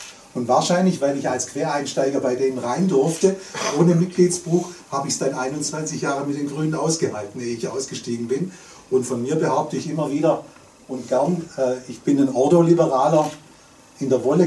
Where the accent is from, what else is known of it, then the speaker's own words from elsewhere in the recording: Ravensburg, Baden-Württemberg, Germany; Bei mir in meiner Ecke, wo ich herkomme, Ravensburg, ländliche Region, also Mittelstädtchen mit 50.000 Einwohnern, fast am Bodensee.